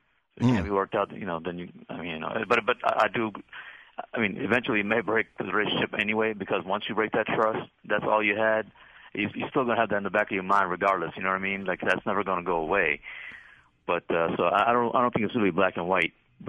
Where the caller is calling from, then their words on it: Herndon, Virginia, United States